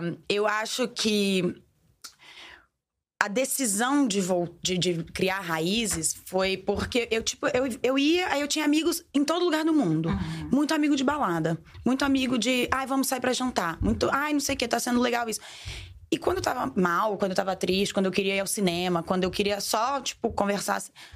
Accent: Minas Gerais, Brazil; Eu sou mineira. Eu sei como é a cabeça do mineiro.

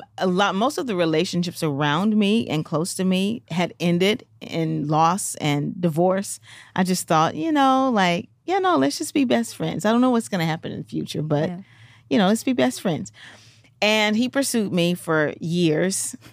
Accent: Memphis, Tennessee, United States; So EJ's from Chicago and I'm from Memphis.

